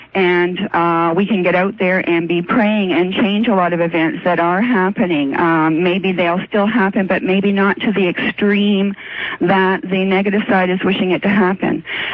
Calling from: Toronto, Ontario, Canada; I'm calling from Toronto.

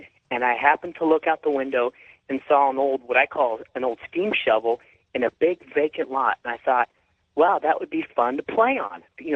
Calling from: San Diego, California, United States; I'm calling from San Diego, listening to you on 600 KOG.

